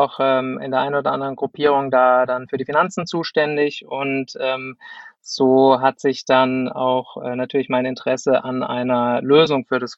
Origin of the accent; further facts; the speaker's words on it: Freiburg, Baden-Württemberg, Germany; ich bin 38 Jahre, bin Freiburger